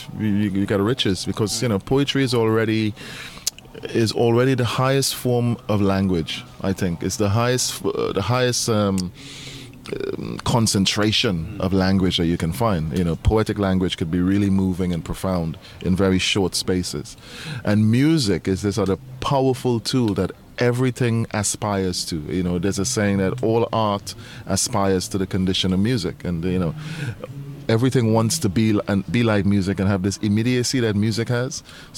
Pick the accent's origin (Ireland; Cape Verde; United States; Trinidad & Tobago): Trinidad & Tobago; Well, you know, I grew up in Trinidad, so I didn't actually know growing up in Trinidad what a poet really was, you know?